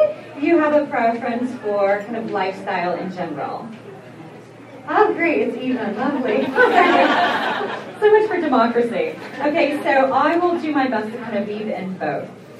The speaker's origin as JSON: {"language": "English", "region": "Oklahoma", "country": "United States", "moved": "as an adult", "said": "So I'm from Oklahoma. I moved here in 1996 to attend a program at Georgetown, a paralegal program."}